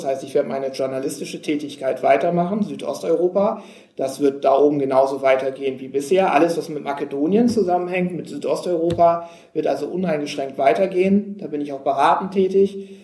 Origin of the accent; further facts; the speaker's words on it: Germany; now in Wuppertal, Germany; Natürlich bin ich irgendwo auch Wuppertaler geworden, das ist klar. Ich bin immer Friese geblieben, ich habe einen Akzent natürlich, ich habe auch meinen Moin Moin behalten